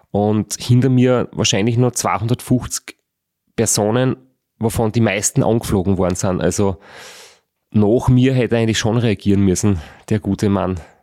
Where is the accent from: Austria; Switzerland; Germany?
Austria; Da ist eigentlich die Hundethematik nicht viel anders wie bei uns in Österreich, so wie ich es bisher erlebt habe.